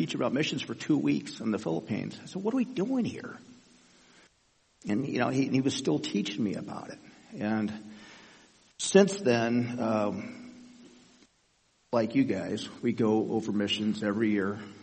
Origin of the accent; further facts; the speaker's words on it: Brentwood, California, United States; We're from Brentwood originally, and then my wife and I went to college and at Cal State Hayward